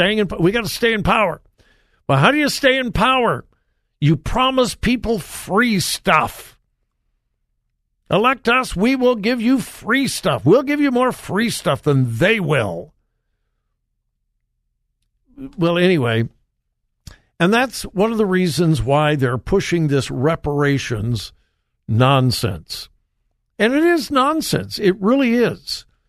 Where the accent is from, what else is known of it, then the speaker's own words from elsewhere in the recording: California, United States; moved away; For many years, I had this somewhat secret desire to go back to California, where I was raised.